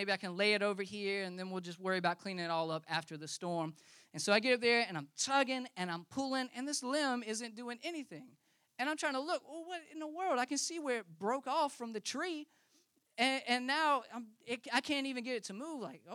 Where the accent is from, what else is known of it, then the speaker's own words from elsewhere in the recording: the Carolinas, United States; now in Florida; we moved here about 2.5 years ago. And I'm from the Carolinas, and so I've gone through a lot of hurricanes in the Carolinas.